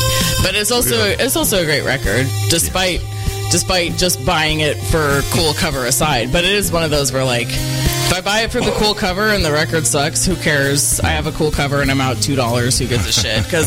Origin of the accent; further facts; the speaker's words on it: California, United States; I actually have never heard that in all my growing up in the Bay Area and living in San Francisco for over 20 years.